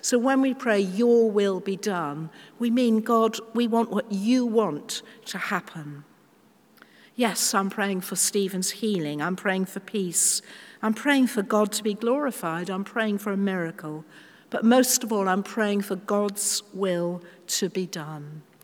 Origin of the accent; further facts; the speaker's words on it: United Kingdom; accent: British; So as a British person, I'm still quite British when I'm abroad.